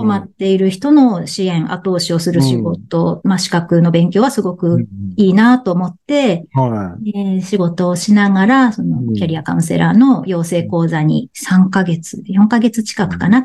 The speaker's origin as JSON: {"language": "Japanese", "town": "Sapporo", "region": "Hokkaido", "country": "Japan", "said": "もともと私は北海道の札幌出身です。"}